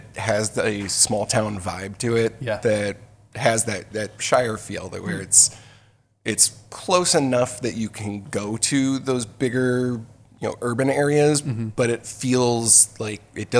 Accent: Illinois, United States; I grew up in the Northwest suburbs, so I didn't really know much about, you know, the Fox Valley.

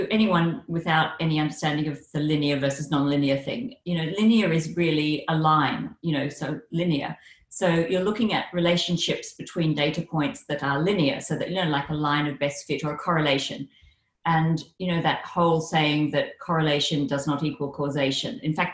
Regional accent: Tokyo, Japan; also born or lived in Papua New Guinea; I'm from Papua New Guinea originally, but I grew up in Tokyo. And so I speak Japanese.

